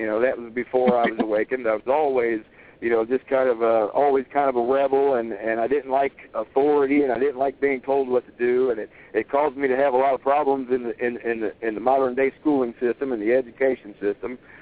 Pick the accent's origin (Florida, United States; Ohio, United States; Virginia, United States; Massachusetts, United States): Ohio, United States; Hamilton; also born or lived in Gary, United States / South Bend, United States; I was born here actually in Hamilton, Ohio, and have been in this area most of my life.